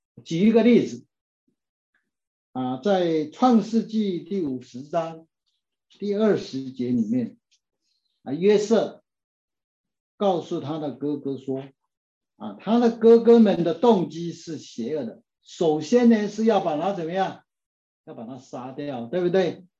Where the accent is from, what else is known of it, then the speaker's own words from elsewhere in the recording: China; 因为我是中国人的背景，然后我心中就起了很大很大的震撼